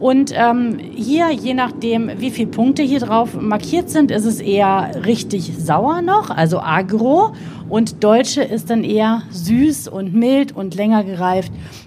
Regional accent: Italy; now in Düsseldorf, Germany; meine Idee war immer, meine Heimat so authentisch wie möglich euch nach Düsseldorf zu holen.

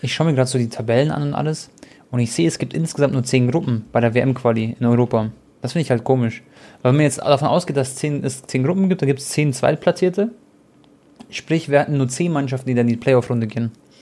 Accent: Croatia; Ihr wisst ja alle, ich bin Kroate

